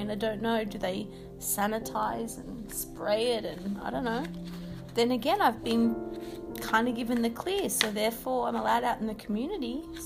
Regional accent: Australia; also born or lived in Japan; I'm going to go through my own kind of reverse culture shock, moving back to Australia as an Australian

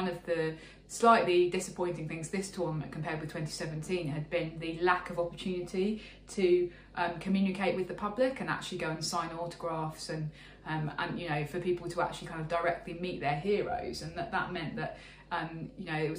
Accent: England, United Kingdom; because I'm English and it's inevitable that that's going to be through gritted teeth.

